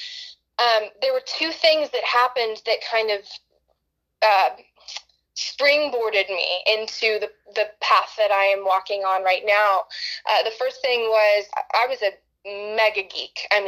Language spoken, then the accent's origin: English; Austin, Texas, United States; So I grew up in Austin, Texas. This is home for me.